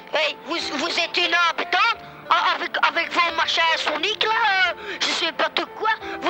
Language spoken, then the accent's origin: French; Belgium; Comment les Belges, moi aussi je suis Belge